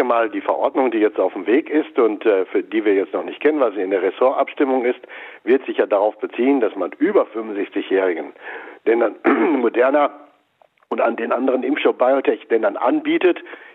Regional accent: North Rhine-Westphalia, Germany; Ich weiß zum Beispiel aus meiner Heimat in Nordrhein-Westfalen

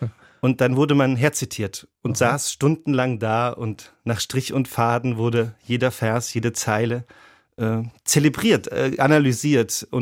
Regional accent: Rhineland-Palatinate, Germany; born there; Ich bin ja in Rheinland-Pfalz geboren

